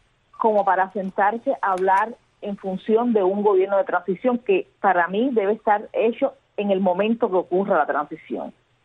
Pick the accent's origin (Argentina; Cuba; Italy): Cuba; así como ciudadana cubana que hasta donde revisé hace 15 minutos o hace 5, no he perdido mis derechos como ciudadana cubana